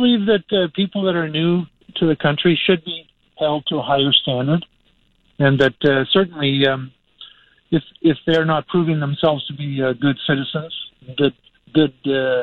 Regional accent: Canada; now in United States; I'm a green card holder. I'm from Canada.

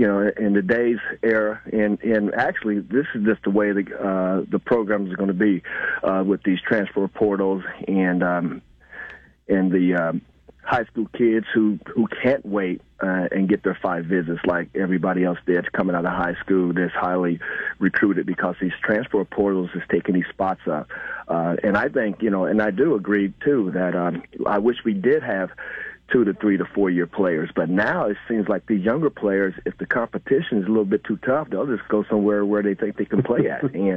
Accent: Indiana, United States; Yeah, and I grew up in the Big Ten country, you know, being from Indiana, so I've seen Big Ten since I was a kid

